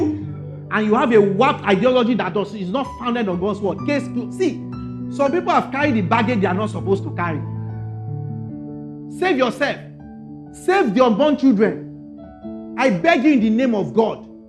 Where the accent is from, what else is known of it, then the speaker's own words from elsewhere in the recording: Ekiti, Nigeria; You are from which state? I said I'm from Ekiti.